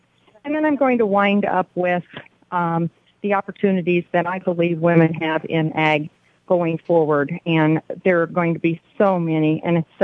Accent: Bettendorf, Iowa, United States; and I'm from Bettendorf, Iowa.

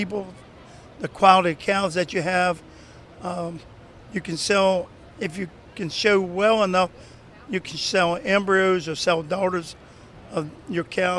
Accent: Knoxville, Maryland, United States; from Knoxville, Maryland.

